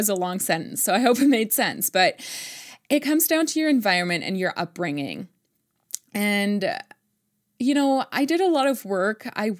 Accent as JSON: {"language": "English", "country": "Germany", "tie": "born or raised there", "said": "And me and my siblings were born and raised in Germany, but my parents, being first generation, they really made sure to keep all the traditions alive."}